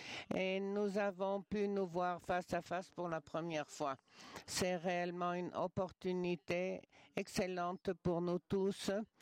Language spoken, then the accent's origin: French; Romania; Je suis de la Roumanie.